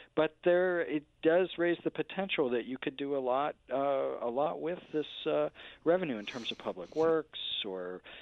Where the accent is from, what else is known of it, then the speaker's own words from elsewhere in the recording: Northampton, Massachusetts, United States; And we've, in my hometown of Northampton, we had one of the two first pot shops to open right before Thanksgiving.